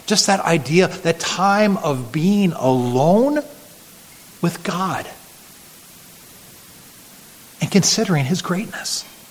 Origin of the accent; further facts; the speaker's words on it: United States; In my home country, the Grand Canyon.